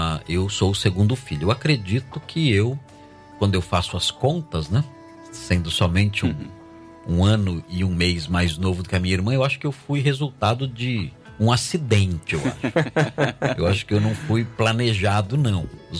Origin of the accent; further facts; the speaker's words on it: São Paulo, Brazil; evangélica batista muito forte em São Paulo, comunidade Leta. E nos mudamos, quando eu tinha 2 anos de idade, para um bairro próximo chamado Vila Ema. Mas meus pais, eles eram muito pobres, filhos de ex-lavradores, operário.